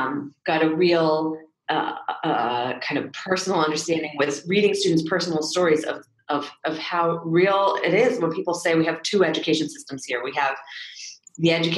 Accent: California, United States; That was in my hometown in California

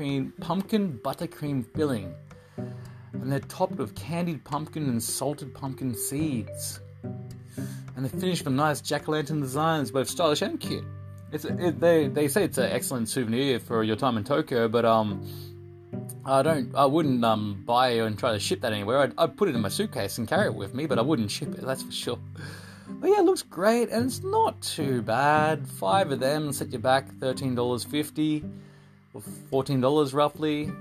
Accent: Australia; to have the privilege and the honor to be able to distribute this brand from my home country, from Australia, and help Jason grow the dream, I'm just over the moon.

